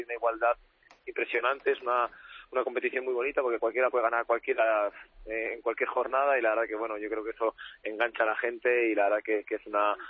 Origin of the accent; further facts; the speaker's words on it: Vitoria, Basque Country, Spain; Bueno, al final soy de Vitoria, ¿no?